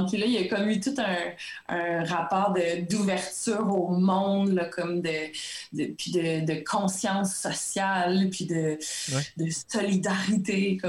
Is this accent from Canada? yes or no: yes; Quebec, Canada; moved away; Fait que je suis partie de l'Abitibi.